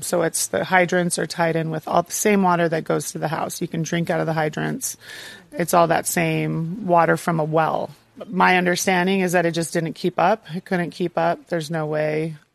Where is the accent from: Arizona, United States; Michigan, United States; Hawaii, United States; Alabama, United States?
Hawaii, United States; Lahaina; I'm from Lahaina